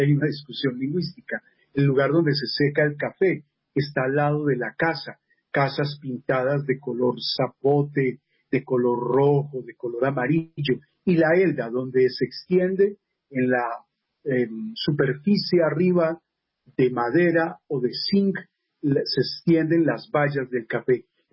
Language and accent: Spanish; Quindío, Colombia; now in Bogotá, Colombia; yo vengo de el Quindío, nací entre Caldas y Quindío, y en el pasado, en la antigua Antioquia